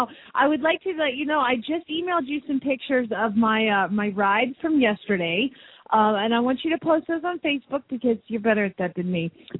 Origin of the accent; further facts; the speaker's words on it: Phoenix, Arizona, United States; from Phoenix, Arizona